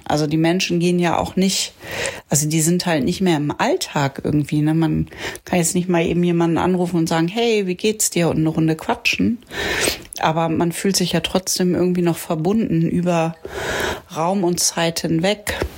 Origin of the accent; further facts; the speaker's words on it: Achim, Lower Saxony, Germany; Jetzt bin ich hier in Lötz zu Hause und aufgewachsen bin ich ja in Achim bei Bremen.